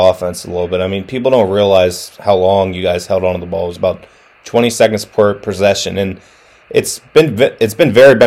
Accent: Baltimore, Maryland, United States; I'm from Baltimore, so I'm always around UMBC.

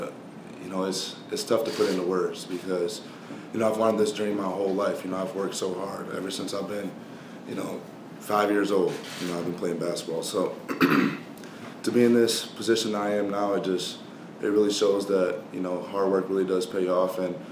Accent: Michigan, United States; Like, I grew up in Michigan, I was a fan of Rip Hamilton

